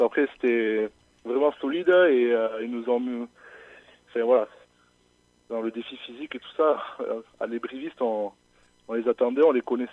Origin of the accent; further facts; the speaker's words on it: Nouvelle-Aquitaine, France; born there; comme je suis né au Pays Basque, je me définis comme un basque, mais moi j'ai quand même un côté de moi qui est Bernet